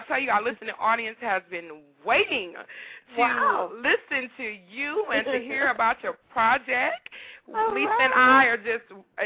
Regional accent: Louisiana, United States; now in Georgia, United States; I know I'm originally from Louisiana. It wasn't as hectic as it wasn't in Louisiana to here in Georgia.

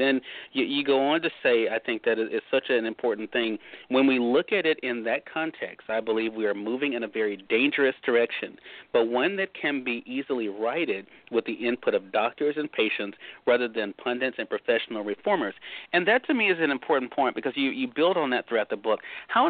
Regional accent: Mississippi, United States; I'm a very simple guy. I grew up in Mississippi.

